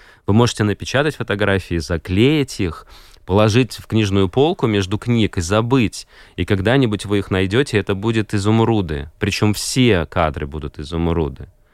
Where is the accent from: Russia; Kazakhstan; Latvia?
Latvia; и я фотограф из Латвии.